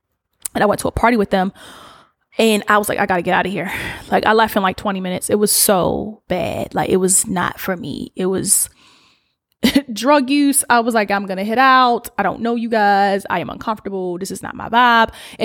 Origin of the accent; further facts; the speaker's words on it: East Coast, United States; I'm from the East Coast. We like to see people that look like us.